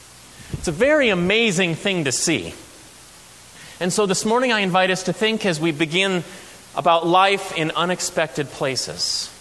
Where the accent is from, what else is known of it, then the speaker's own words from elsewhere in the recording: South Dakota, United States; I did a little growing up in South Dakota. My family has roots there. I would say it's where my people are from.